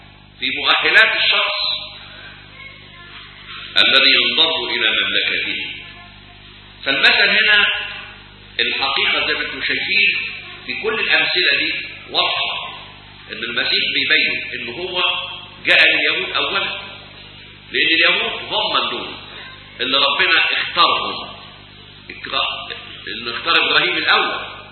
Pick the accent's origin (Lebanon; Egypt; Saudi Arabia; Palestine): Egypt; احنا مصريين، ما احناش من الأمة اليهودية، احنا من الأمم غير اليهودية